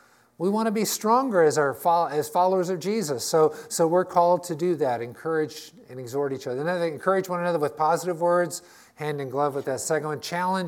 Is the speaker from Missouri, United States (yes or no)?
yes; Rolla, Missouri, United States; I grew up in Rolla, Missouri